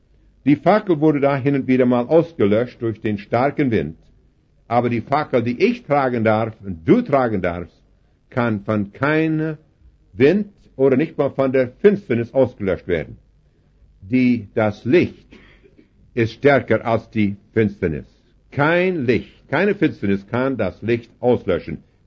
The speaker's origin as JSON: {"language": "German", "region": "Alberta", "country": "Canada", "said": "Bei uns im Westen von Kanada, in Alberta"}